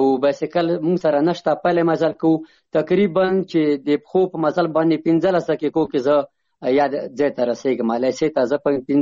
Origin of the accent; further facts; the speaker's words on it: Chamkani, Paktia, Afghanistan; زه د پکتیا ولایت څمکنی ولسوالۍ یم.